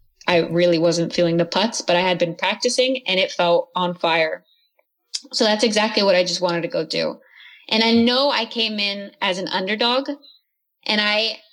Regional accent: Chino, California, United States; I was born in Chino and born and raised there, yeah. So it's like 50 kilometers east of Los Angeles.

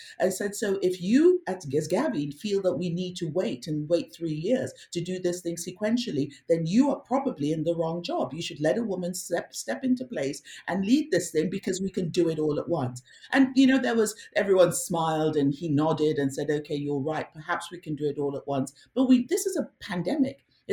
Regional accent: Nigeria; now in Fiji; You know, my home country, Nigeria, needs 100 million like yesterday. My adopted country of Fiji

